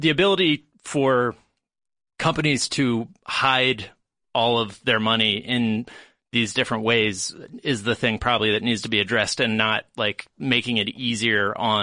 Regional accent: United States; why it should matter to, you know, us as American citizens

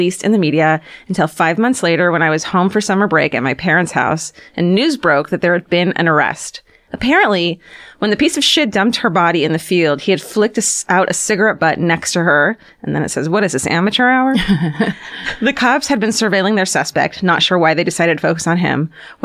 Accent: California, United States; I'm from South Orange County, technically.

